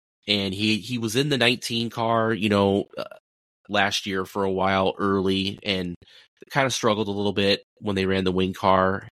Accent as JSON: {"language": "English", "region": "California", "country": "United States", "tie": "born or raised there", "said": "since I grew up in California, you know, watching the 83 car for many, many, many years."}